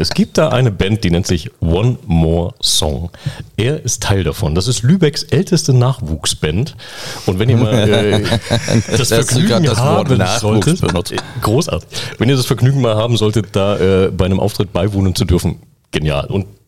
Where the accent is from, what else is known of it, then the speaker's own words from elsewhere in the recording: eastern Germany, Germany; Also ich bin nicht gut im Geschenke auspacken, weil, ihr wisst, ich bin im Osten aufgewachsen.